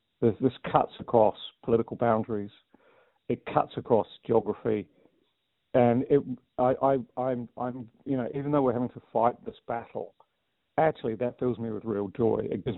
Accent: New Zealand; born or raised there; also born or lived in England

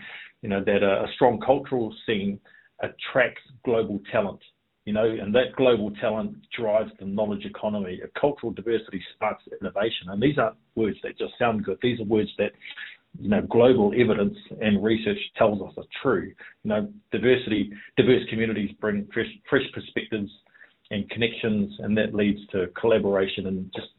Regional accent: Taranaki, New Zealand; also born or lived in East Coast; now in Auckland, New Zealand; whilst I'm from Taranaki and the East Coast, you know, Auckland is certainly a lot closer to those places than is Melbourne

